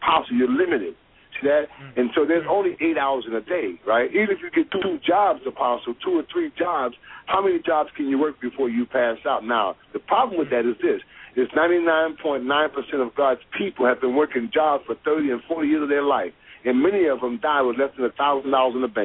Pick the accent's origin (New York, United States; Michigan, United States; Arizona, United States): New York, United States; New York City; Brief background, I'm from the Bronx, New York. Folks raised up poor, mom, seven kids on welfare, dropped out of high school.